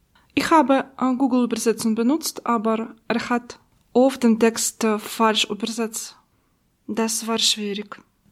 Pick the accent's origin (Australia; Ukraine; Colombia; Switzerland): Ukraine; Eastern Ukraine; German is a second language; now in Germany; Ich komme aus der Ostukraine und bin 36 Jahre alt.